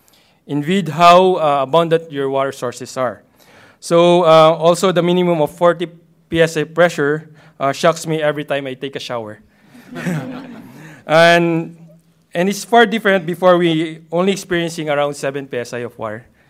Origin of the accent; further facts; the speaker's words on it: Philippines; English is a second language; I'm from the Philippines. So I'm one of the 11 participants from our country.